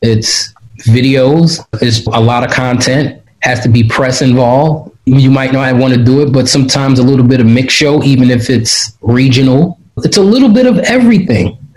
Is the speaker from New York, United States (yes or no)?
yes; Brooklyn, New York, United States; But, yeah, I was born and raised in Coney Island, Brooklyn.